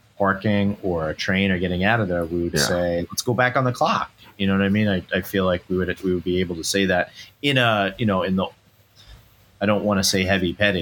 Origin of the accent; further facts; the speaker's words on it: Scotland, United Kingdom; because we're from Scotland.